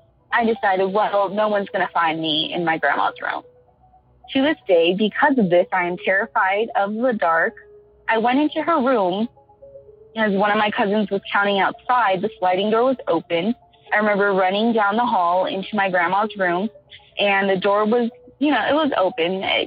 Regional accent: Miami, Florida, United States; now in Austin, United States; I'm from Austin, Texas. I have a few stories. I'm going to tell you one today. It started when we were really young. We're originally from Florida, Miami, Florida.

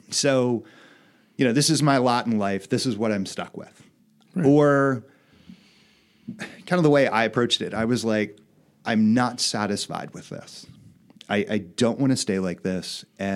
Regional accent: Wilmington, United States; born there; No, I was born in Wilmington, okay.

